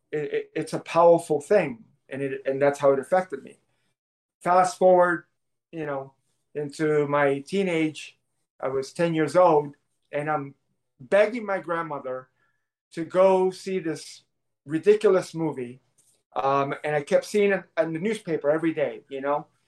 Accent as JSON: {"language": "English", "town": "New York City", "region": "New York", "country": "United States", "tie": "born or raised there", "said": "I grew up in the Bronx in the 70s, probably one of the most difficult places to be a kid back in the 70s."}